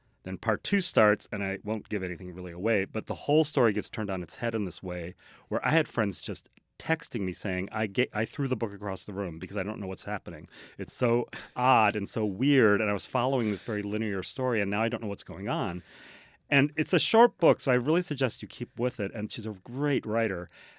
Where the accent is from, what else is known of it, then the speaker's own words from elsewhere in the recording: Midwest, United States; I'm from the Midwest, so I was like, yes.